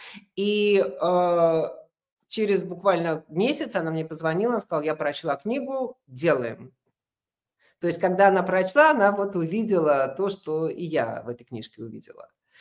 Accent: Russia; я была одна россиянка в жюри

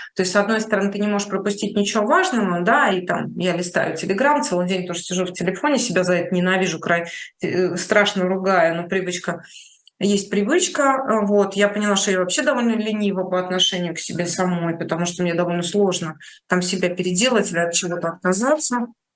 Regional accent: Moscow, Russia; Я москвичка, я считаю себя патриотом.

